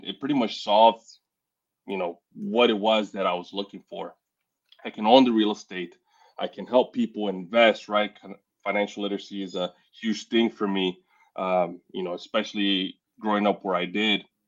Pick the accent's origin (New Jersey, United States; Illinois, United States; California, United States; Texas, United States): Illinois, United States; Chicago; Born and raised in Chicago.